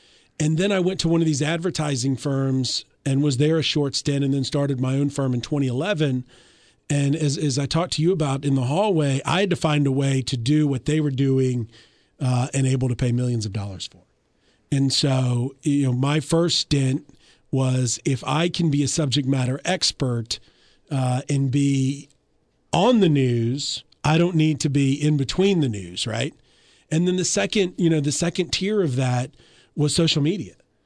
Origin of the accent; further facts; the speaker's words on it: Alabama, United States; I joke to some people that little do people know that I'm an introvert from Alabama, you know?